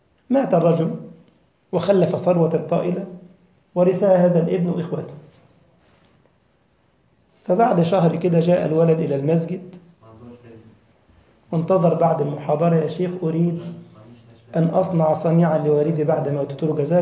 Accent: Egypt; القلة دي عندنا في مصر يعني بتاع فخار كده بجنيه،

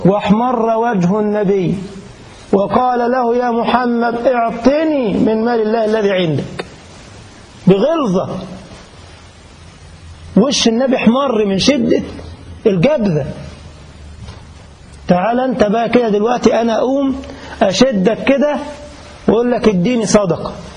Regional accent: Egypt; وانا اعرف ناس عندنا في بلدنا مصر

